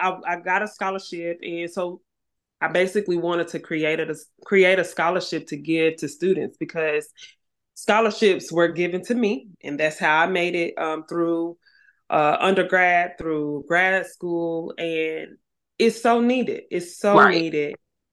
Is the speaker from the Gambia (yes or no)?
no; Nigeria; now in United States; I'm Nigerian. And so in our Nigerian community, I know here in Huntsville and just about anywhere